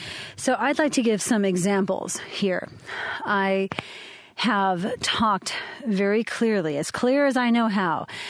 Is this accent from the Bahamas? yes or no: no; Arizona, United States; I was raised in Arizona, and I love dry heat.